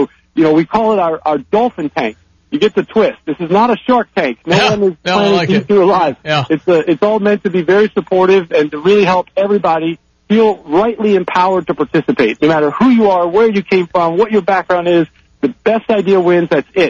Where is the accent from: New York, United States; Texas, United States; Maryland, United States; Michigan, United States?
Maryland, United States; I grew up near Baltimore, Maryland, just northwest.